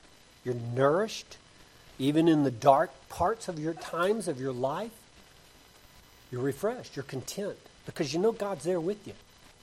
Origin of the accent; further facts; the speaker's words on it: Texas, United States; Now, y'all know, just from me talking here, I'm from West Texas.